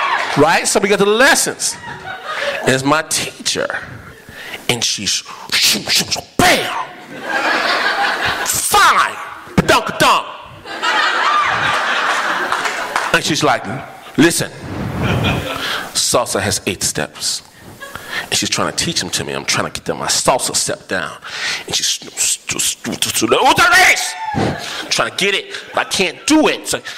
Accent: Midwest, United States; now in San Francisco Bay Area, United States; cause I'm from the Midwest, right? And I don't know. I've been in the Bay for a while

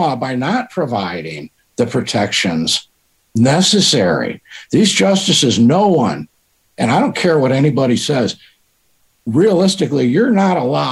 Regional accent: Florida, United States; Bear in mind, I'm from Florida.

